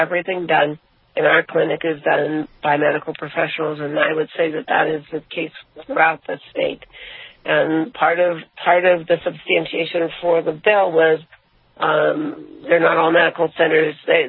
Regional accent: United States; So, you know, I as an American, am proud to be an American.

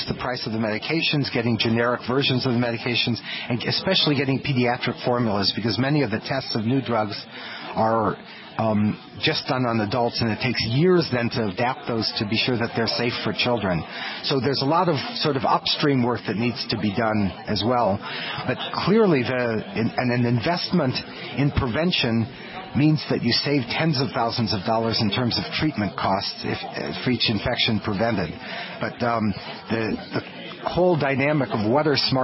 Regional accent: Midwest, United States; And I grew up in the Midwest

